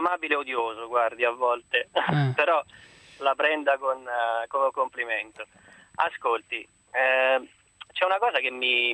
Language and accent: Italian; Abruzzo, Italy; now in Ferrara, Italy; io sono abruzzese anche se sono a Ferrara